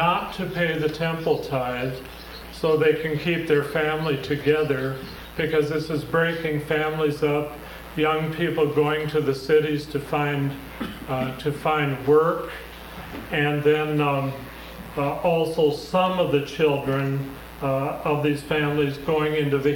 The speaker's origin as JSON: {"language": "English", "region": "California", "country": "United States", "tie": "born or raised there", "said": "I grew up on California beaches."}